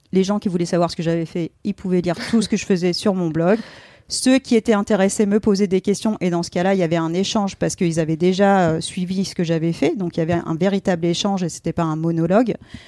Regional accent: Normandy, France; parce que moi, à l'origine, je suis de Normandie. Donc, comme je t'ai dit, je suis rentrée chez mes parents.

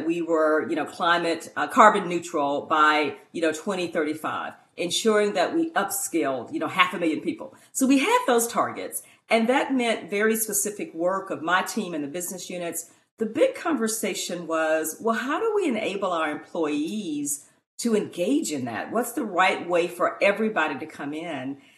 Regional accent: Arkansas, United States; I love telling everyone that I grew up in Arkansas.

